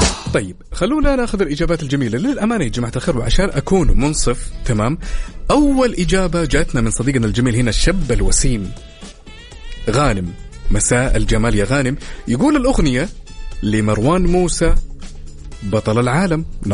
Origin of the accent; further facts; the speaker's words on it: Khamis Mushait, Asir, Saudi Arabia; born there; أنا من مواليد خميس مشيط يا صديقتنا اللطيفة.